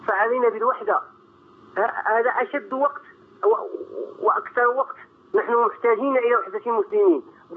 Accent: Morocco; وأنا من بلد المغرب، أنا مغربي الأصل

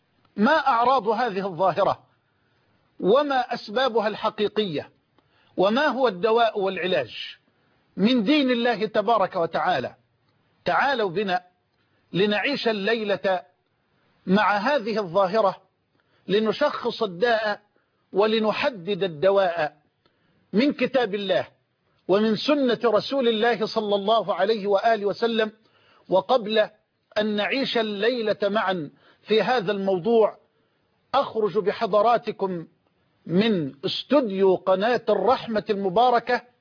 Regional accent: Egypt; في بلدنا مصر

